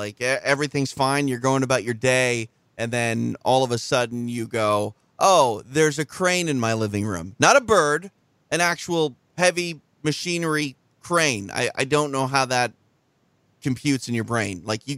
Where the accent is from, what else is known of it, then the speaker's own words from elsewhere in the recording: Minnesota, United States; Yeah, see? Two Minnesotans on the line with you right here.